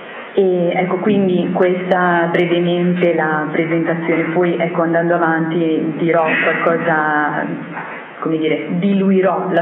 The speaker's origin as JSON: {"language": "Italian", "town": "Longiano", "region": "Emilia-Romagna", "country": "Italy", "said": "vengo da Longiano, che è un piccolo paesino vicino a Cesena, provincia di Forlì Cesena. Ho 42 anni, adesso lavoro come host in una residenza sanitaria. Sono una consacrata laica"}